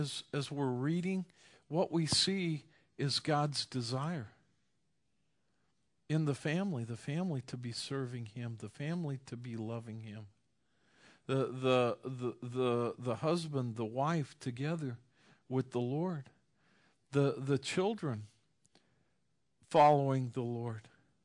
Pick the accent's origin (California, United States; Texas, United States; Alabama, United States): California, United States; Hacienda Heights; when I grew up in California, when I was 8 years old, we moved to a house in Hacienda Heights, California, and it was a new subdivision